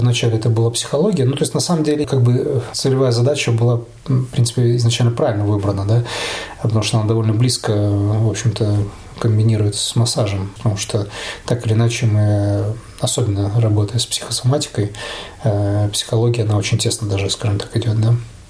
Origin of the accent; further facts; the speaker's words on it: Latvia; also born or lived in Riga / Belarus; Родился я в Риге, но в 2 года мои родители разошлись, и моя мама перевезла меня в Беларусь. И там я ходил в садик 2 года, наверное, и 3 года, первые 3 класса в Беларуси школу начинал. А потом мама вышла 2-й раз замуж и забрала меня в Латвию обратно.